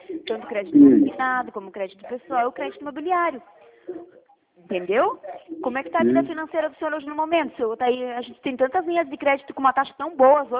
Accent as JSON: {"language": "Portuguese", "region": "Paraná", "country": "Brazil", "said": "Eu sou do Paraná"}